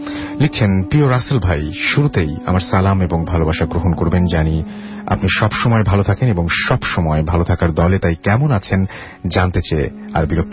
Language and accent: Bangla; Barisal, Barisal Division, Bangladesh; now in Khulna, Bangladesh; আমিও বরিশালের ছেলে, তাই বরিশালের সবকিছুই আমি জানি, ইভেন আমার দেশের বাড়ি বরিশাল, তবে ফ্যামিলি খুলনাতে থাকে, সেই সুবাদে আমরাও খুলনাতে থাকি।